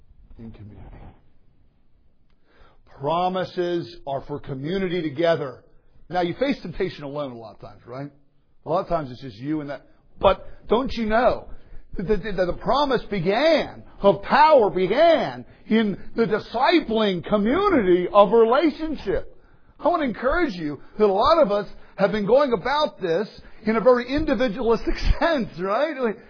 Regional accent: Philadelphia, Pennsylvania, United States; also born or lived in Atlanta; Now, I'm from Philadelphia. And I lived in Atlanta for 15 years.

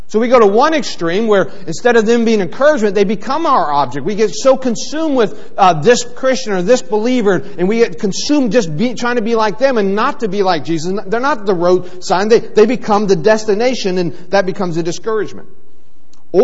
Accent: Cleveland, Ohio, United States; We're from Cleveland. He kind of sticks in your mouth to say, Pittsburgh.

